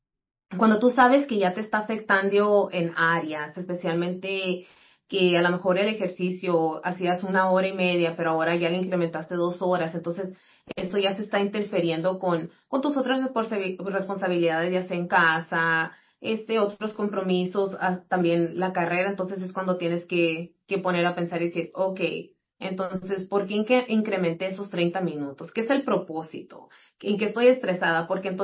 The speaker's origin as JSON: {"language": "Spanish", "region": "California", "country": "United States", "tie": "born or raised there", "said": "Entonces, yo soy aquí, crecí en el Valle"}